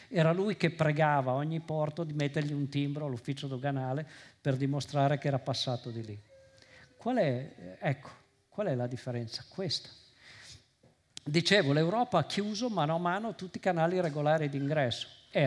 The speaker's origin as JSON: {"language": "Italian", "region": "Veneto", "country": "Italy", "said": "Io vengo dal Veneto"}